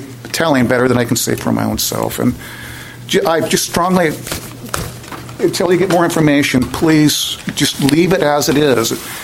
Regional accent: Lopez Island, Washington, United States; I'm from Lopez Island.

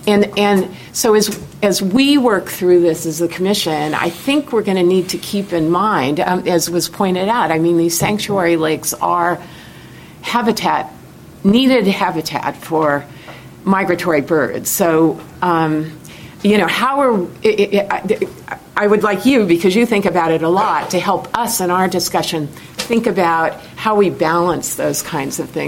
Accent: California, United States; I'm originally from California.

